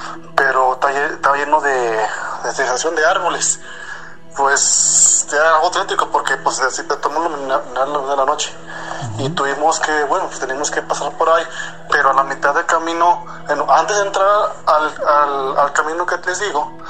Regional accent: Zacatecas, Mexico; yo soy de acá de Zacatecas.

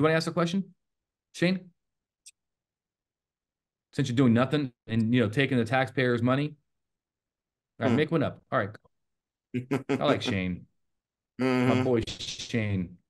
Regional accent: Las Vegas, Nevada, United States; Cause, you know, UNLV, you know, for my hometown, Vegas, they had an active shooter, last week.

